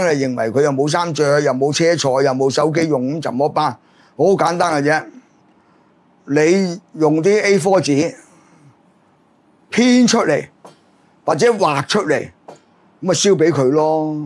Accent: Hong Kong; 以前我哋细个喺上海街。

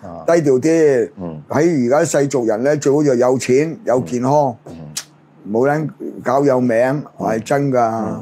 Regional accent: China; 我哋作為中國人啊

